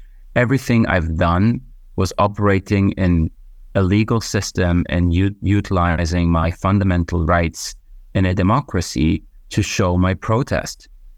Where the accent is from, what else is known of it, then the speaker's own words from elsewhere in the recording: Germany; So growing up in Germany, that never really was an option so much to talk about Palestine without receiving negative or critical comments.